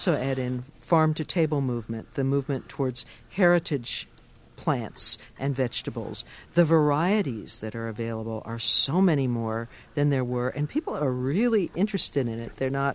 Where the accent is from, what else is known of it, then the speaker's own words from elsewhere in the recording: Arkansas, United States; 17 years old, I'm in my blue jeans, I'm from Arkansas, and I get into the car.